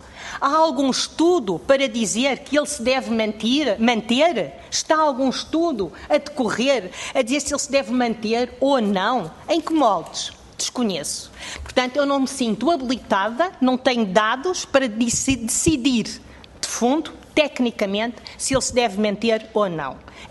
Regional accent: Lisbon, Portugal; now in Algarve, Portugal; sou lisboeta e estou no Algarve há 33 anos. Estou no Algarve há 33 anos e gosto muito de trabalhar no Algarve, de viver e de trabalhar no Algarve.

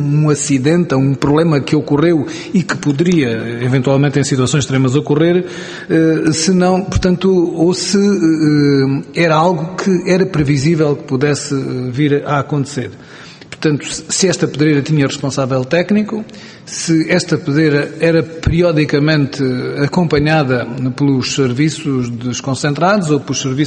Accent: Portel, Évora, Portugal; Sou conterrâneo, chamamos-lhe assim, Becatel, sou de Portel, estou ali próximo

